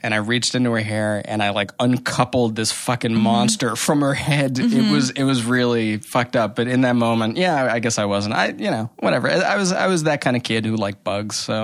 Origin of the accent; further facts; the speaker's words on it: Puerto Rico; now in New York, United States; I grew up in Puerto Rico where... the cockroaches fly.